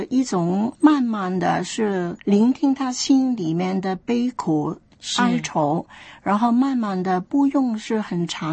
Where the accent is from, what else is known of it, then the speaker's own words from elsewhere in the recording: China; 有时候我们中国人很喜欢说